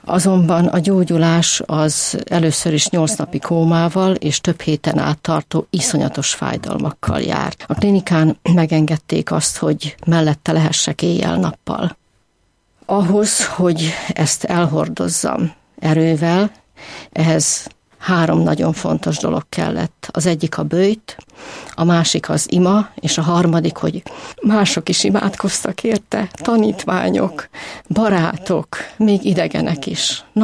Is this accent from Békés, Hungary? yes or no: yes; Endrőd, Békés, Hungary; born there; 1951-ben születtem egy kis faluban, Békés megyében, Endrődön, Viharsarok